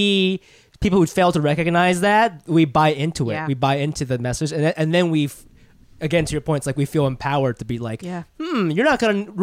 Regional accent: China; moved away; I'm mixed. I'm white, Jewish, and Chinese. And when I was growing up in China, Asian boys would see dating me as a status symbol. But when I moved here, white dudes definitely didn't see it like that.

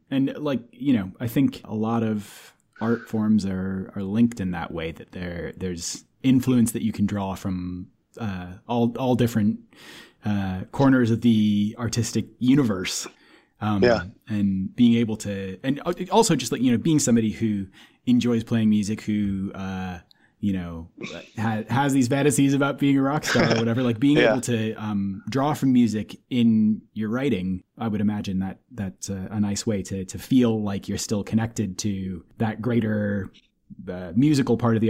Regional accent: St. Paul, Minnesota, United States; I think I said to you that I grew up in St. Paul. So all of their like origin story, you know, when I was growing up, I always thought that they were just a local band.

